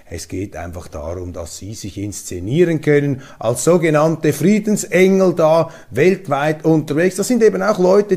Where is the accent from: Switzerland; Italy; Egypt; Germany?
Switzerland; Diese Belehrungen aus Deutschland, und das sage ich als 25% Deutscher, die verbieten wir uns als Schweizer.